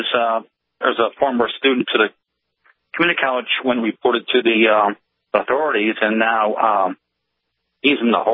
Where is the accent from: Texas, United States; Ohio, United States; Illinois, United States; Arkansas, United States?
Ohio, United States; Cleveland; Well, I'm originally from Ohio, up in the Cleveland area